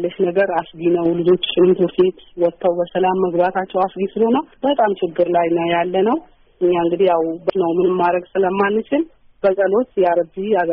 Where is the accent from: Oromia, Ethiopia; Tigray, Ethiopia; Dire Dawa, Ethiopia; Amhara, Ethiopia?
Dire Dawa, Ethiopia; እኔ በእኔ በኩል ድሬዳዋ ውስጥ ተወልጄ ያደኩ የስምንት ልጆች እናት ነኝ።